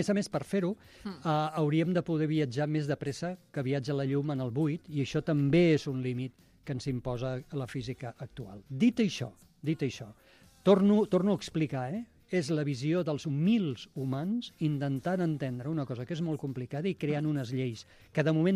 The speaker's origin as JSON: {"language": "Catalan", "town": "Tarragona", "region": "Catalonia", "country": "Spain", "said": "com que soc de Tarragona, m'he imaginat en un circ romà"}